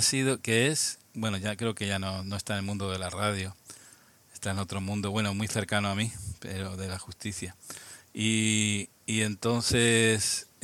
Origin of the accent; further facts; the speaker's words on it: Albacete, Castilla-La Mancha, Spain; born there; Pues soy un manchego, soy nacido en la ciudad de Albacete, ciudad del mismo nombre que la provincia, y en Albacete ciudad